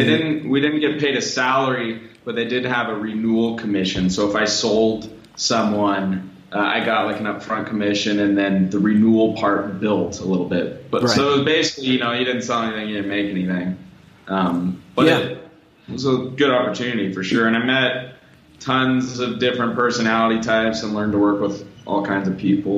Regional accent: Sacramento, California, United States; I'm from California, Sacramento, northern part, and started investing in real estate about 10 years ago

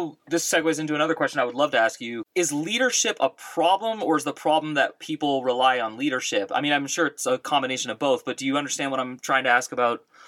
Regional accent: California, United States; also born or lived in New York; now in Phoenix, United States; But I am from the Bay Area of California. And now I live in Phoenix, Arizona.

